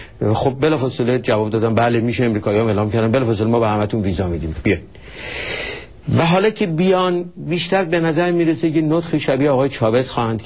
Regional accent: Iran; به عنوان یه ایرانی من خودم میگم آدم خجالت میکشه.

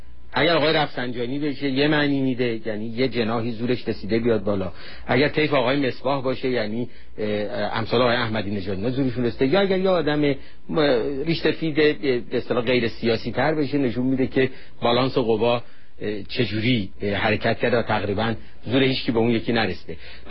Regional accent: Iran; من خودم به عنوان یک ایرانی سیاسی وقتی پام به واشنگتن رسید

